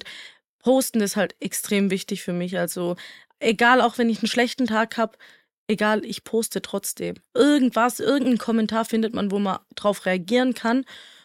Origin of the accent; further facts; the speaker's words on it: Sicily, Italy; German is a second language; ich komme ja aus Süditalien, Sizilien, und da spricht man ganz anders. Also wir schwätzen ja auch auf Schwäbisch, so das ist unser Dialekt. Und bei mir in Sizilien habe ich das sizilianische Dialekt.